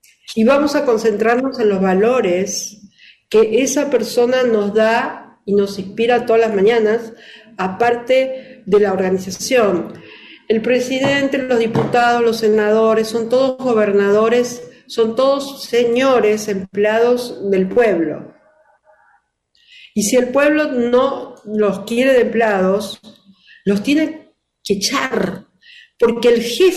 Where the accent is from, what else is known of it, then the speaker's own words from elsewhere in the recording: Argentina; inclusive yo, que también vengo de la Argentina, somos seres que estamos conectados espiritualmente debido a nuestra naturaleza